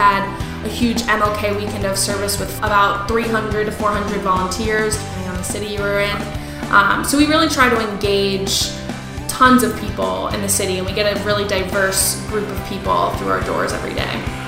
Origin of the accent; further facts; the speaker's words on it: Rockville, Maryland, United States; and I'm from Rockville, Maryland